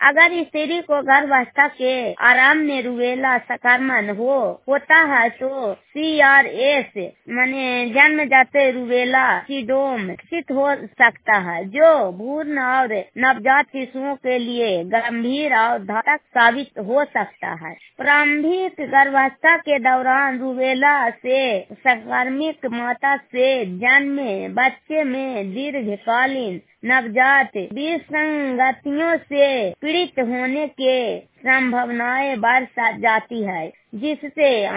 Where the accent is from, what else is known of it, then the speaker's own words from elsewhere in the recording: Sherpur, Bihar, India; मैं शेरपुर गांव की रहने वाली हूँ, सीएम की काम करती हूँ, हरना नालंदा जिला को रहने वाली हूँ।